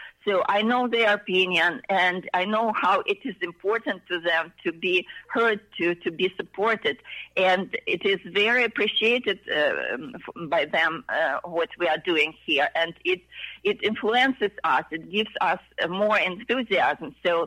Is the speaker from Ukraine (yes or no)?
yes; Ukraine; I was born and raised in Ukraine, and my life was there. My family is most of my family is there.